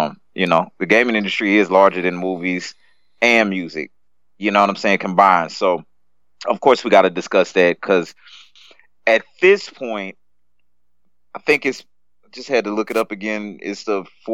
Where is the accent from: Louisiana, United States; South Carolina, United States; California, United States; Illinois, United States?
Louisiana, United States; now in Texas, United States; I'm not from Texas. I live in Texas.